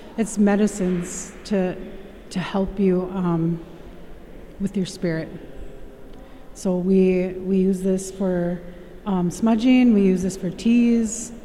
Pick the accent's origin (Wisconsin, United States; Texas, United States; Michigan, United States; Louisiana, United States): Wisconsin, United States; Menominee Reservation; No, I'm from the Menominee Reservation. I moved away to Green Bay for a few years